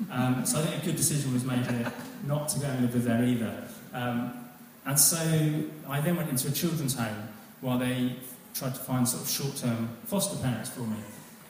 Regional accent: Aylesbury, South East England, United Kingdom; born there; And I was born in Aylesbury Hospital in 1976.

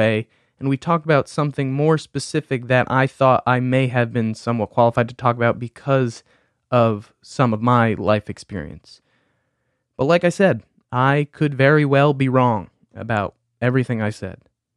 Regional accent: Pequannock, New Jersey, United States; Vanessa is someone from my hometown of Pequannock. She was a year behind me in school

